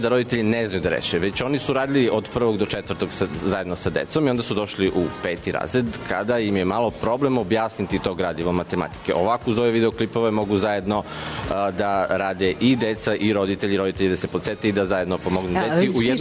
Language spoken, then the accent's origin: Serbian; Niš, Southern and Eastern Serbia, Serbia; Dobro jutro … ja sam profesor informatike iz Niša